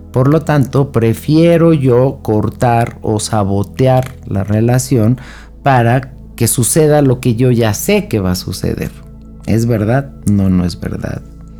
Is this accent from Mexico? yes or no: yes; Mexico; démonos cuenta cómo en sí el sistema apoya esto. Y nosotros como mexicanos